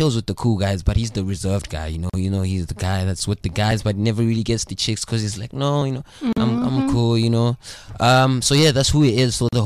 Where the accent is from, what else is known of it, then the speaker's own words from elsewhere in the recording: Johannesburg, Gauteng, South Africa; I'm a 22-year-old boy from Johannesburg, CBD. I'm a city boy. I was born in Johannesburg General Hospital, grew up in Hillbrow for the first 9 years of my life, Jubet mm-hmm. Park to be specific.